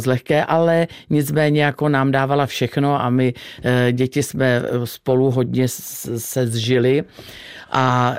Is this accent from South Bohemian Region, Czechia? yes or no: yes; Strakonice, South Bohemian Region, Czechia; born there; jsme se přestěhovali z Písku do Strakonic. Já už jsem se teda narodila s mým bratrem, který je nade mnou. Jsme se narodili ve Strakonicích.